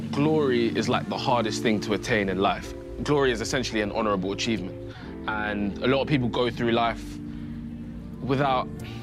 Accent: London, United Kingdom; Me and Mauro were brought up in London, I guess, completely different sides of London.

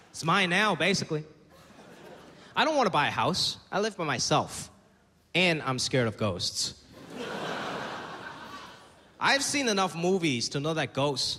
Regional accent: Hong Kong; I grew up very stereotypically in Hong Kong.

